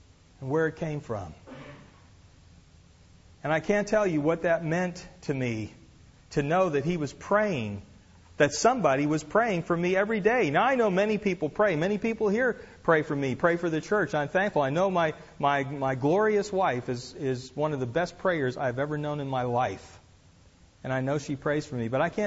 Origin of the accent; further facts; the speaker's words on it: Reading, Pennsylvania, United States; I went to a little one evening a week Bible Institute in my hometown of Reading, Pennsylvania.